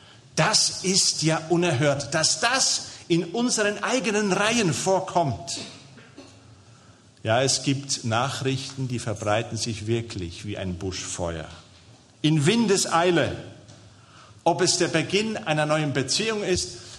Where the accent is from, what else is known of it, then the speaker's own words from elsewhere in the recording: Spain; Ich bin in Spanien aufgewachsen.